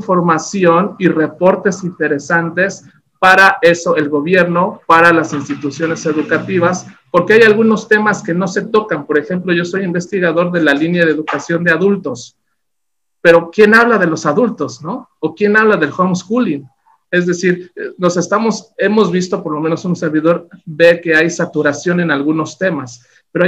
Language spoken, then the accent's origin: Spanish; Mexico; accent: Mexican; trataremos con nuestro acento mexicano compartir con todo el mundo la información en inglés